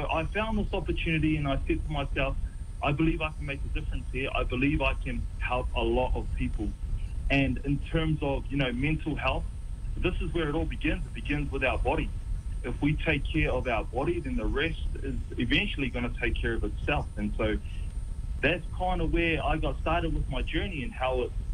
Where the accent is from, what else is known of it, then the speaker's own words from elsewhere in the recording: New Zealand; I come from New Zealand. I come from a community where there are a lot of Polynesians